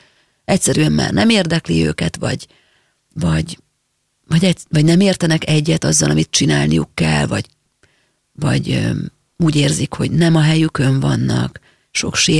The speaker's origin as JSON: {"language": "Hungarian", "region": "Budapest", "country": "Hungary", "tie": "born or raised there", "said": "én pesti vagyok. Én itt nőttem fel, nekem mindenem itt van, minden barátom."}